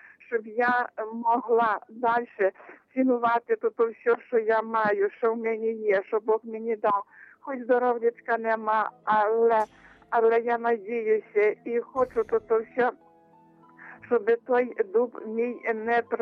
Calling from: Nyzhbirok, Ternopil Oblast, Ukraine; Я сама з церкви Петра і Павла, село Нижбірок.

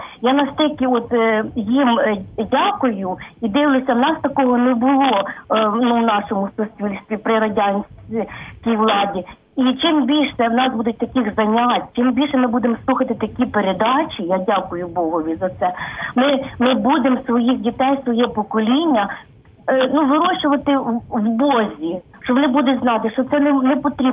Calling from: Berdychiv, Zhytomyr Oblast, Ukraine; Я з Бердичева.

